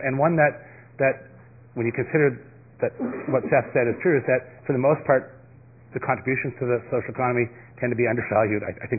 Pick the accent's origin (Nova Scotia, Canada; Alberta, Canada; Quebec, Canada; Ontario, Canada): Nova Scotia, Canada; I'm from Nova Scotia.